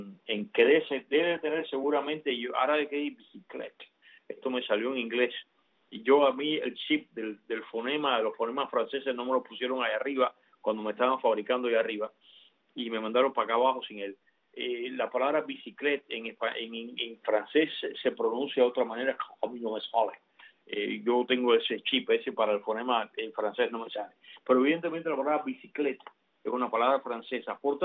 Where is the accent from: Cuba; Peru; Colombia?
Cuba; moved away; tipo Cuba, como cuando yo me fui de Cuba.